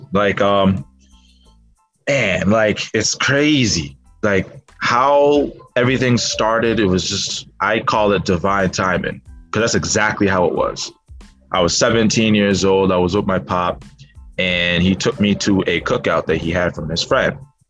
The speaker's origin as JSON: {"language": "English", "town": "Worcester", "region": "Massachusetts", "country": "United States", "said": "I'm from Worcester, Massachusetts, actually, the Northeast. So we're talking like Northeast U.S. status. It's a little far up north, actually, a little too far up north."}